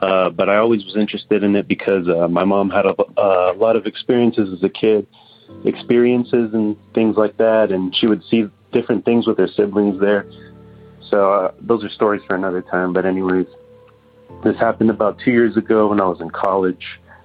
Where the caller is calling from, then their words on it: California, United States; I'm from Northern California.